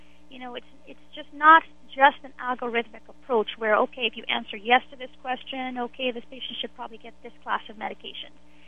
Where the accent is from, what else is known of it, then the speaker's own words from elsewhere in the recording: Trinidad & Tobago; You know, I'm from Trinidad. We had absolutely everything fresh. We picked our fruits from our backyard.